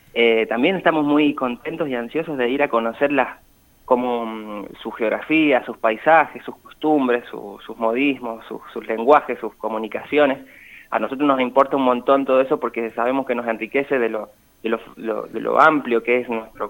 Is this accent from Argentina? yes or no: yes; Lavalle, Mendoza, Argentina; Yo soy del departamento de Lavalle, antiguamente el pueblo de Guanacache, de la provincia de Mendoza.